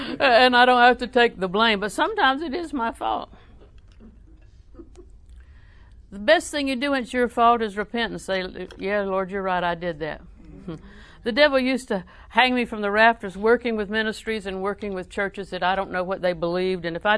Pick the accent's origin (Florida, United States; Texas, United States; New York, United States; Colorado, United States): Florida, United States; Winter Haven; also born or lived in Auburndale; Now, I was born in the Winter Haven Hospital and raised in Winter Haven on 24th Street before we moved to Auburndale. And Auburndale is actually my home.